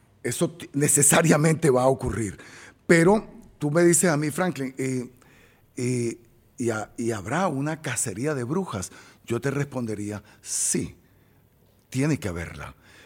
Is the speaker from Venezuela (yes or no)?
yes; Venezuela; Cuando yo nací no existía La Sucre. Ahora existe. Es mi barrio donde yo nací, donde hace 65 años la vieja Petra me parió. Fue ahí, caí en la calle.